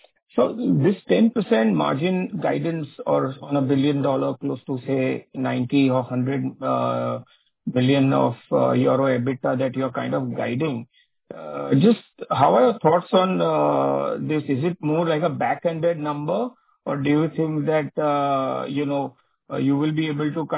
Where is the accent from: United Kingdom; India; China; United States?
India; Salem, Tamil Nadu; from Salem, India.